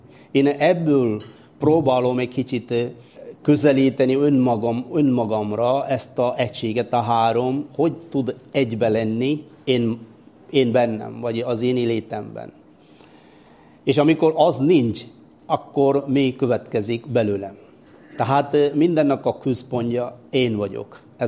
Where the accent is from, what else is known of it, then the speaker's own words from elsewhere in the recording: South India, India; Hungarian is a second language; now in Hungary; Indiai vagyok, Dél-Indiából származom, 23 éve itt szolgálom Magyarországon.